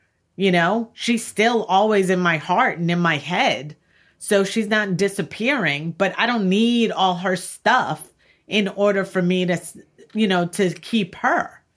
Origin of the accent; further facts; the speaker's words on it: New York, United States; I grew up in Long Island. My grandmother's from Trinidad.